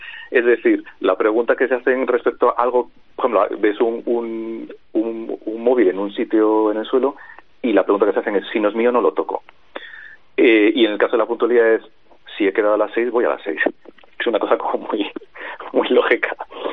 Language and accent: Spanish; Spain; he nacido y he crecido en España, en donde el mercado del cómic no es muy grande